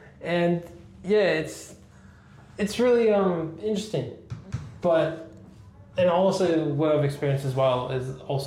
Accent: United States; now in Australia; coming here to Australia, because I am American

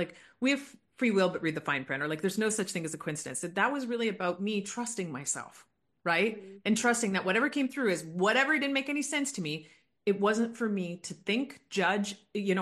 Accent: Canada; So I am Canadian, eh? So, and I do live in Canada, which most people do. People think I spend a lot of time in California, but I do live in Canada.

